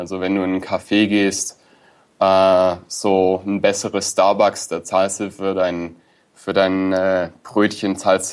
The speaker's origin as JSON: {"language": "German", "region": "Baden-Württemberg", "country": "Germany", "said": "ich komme ja aus Süddeutschland, bin ja Schwabe, ich oute mich jetzt an dieser Stelle."}